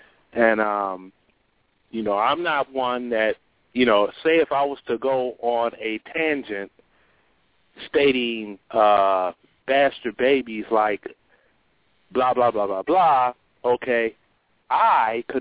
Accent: Chicago, Illinois, United States; myself, I'm from Chicago originally, but, you know, I've traveled quite a bit

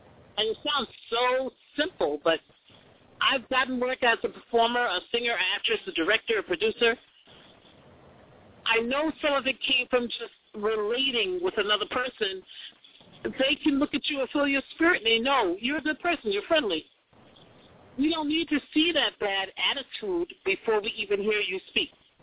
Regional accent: New York, United States; you know, especially I'm from New York. So, yeah, we do a lot of talking.

